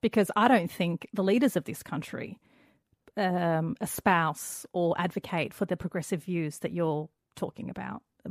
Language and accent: English; Sydney, New South Wales, Australia; where I grew up in Western Sydney and the Middle Eastern community